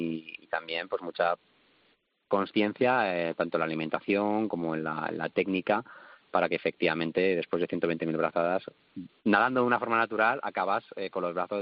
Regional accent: Madrid, Community of Madrid, Spain; born there; nací en Carabanchel, de una familia humilde.

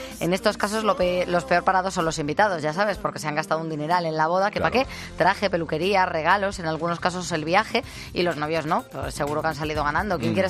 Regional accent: Zaragoza, Aragon, Spain; Soy de Zaragoza, en Aragón

